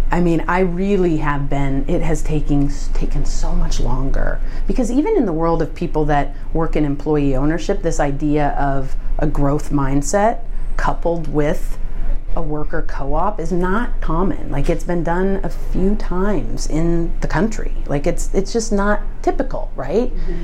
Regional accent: Midwest, United States; I grew up in the Midwest and you kind of saw them agriculturally.

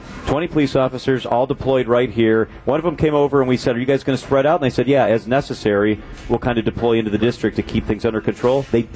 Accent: Chicago, Illinois, United States; I grew up in the Chicago area and went to all those Bulls rallies in the mid to late 90s.

